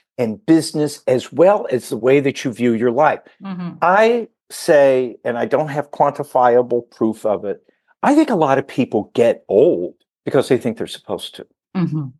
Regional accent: Southern United States, United States; Now, I grew up in the South. And I remember going to church as a kid

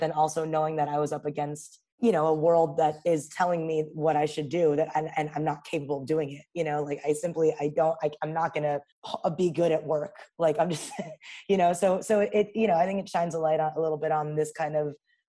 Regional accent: Queens, New York, United States; So I felt like I wanted to shine a light on like what happens, kind of what life is like growing up in Queens.

